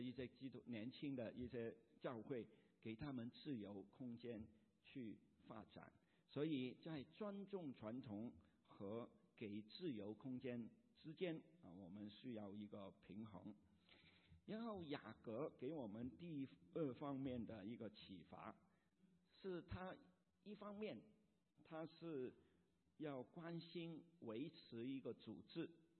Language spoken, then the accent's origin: Chinese; China; 我们中国人 一向被批评，这是一个毛病，就是一盆散沙。所以我们看到我们这么大的一个国家，这么多人才的一个国家